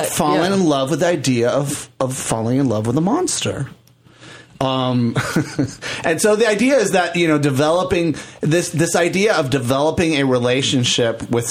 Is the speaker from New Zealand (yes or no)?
no; Puerto Rico; I grew up in Puerto Rico and we had bars on our windows